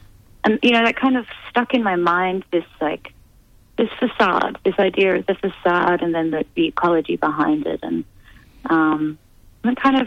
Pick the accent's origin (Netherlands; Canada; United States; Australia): Australia; also born or lived in United Kingdom; now in Berlin, Germany; I grew up in Australia. I've been living over in the UK in Berlin for the last 7 years.